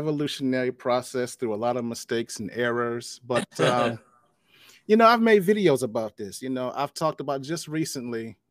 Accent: Detroit, Michigan, United States; also born or lived in Atlanta; I am from Detroit, Michigan.

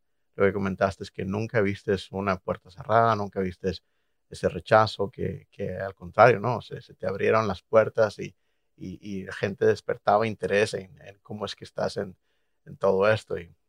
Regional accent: Mexico; me ven como hispano, como mexicano

